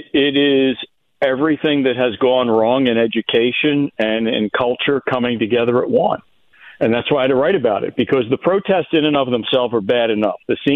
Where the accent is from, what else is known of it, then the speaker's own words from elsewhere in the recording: Philadelphia, Pennsylvania, United States; Growing up in South Philly, I did occasionally kill a few cockroaches.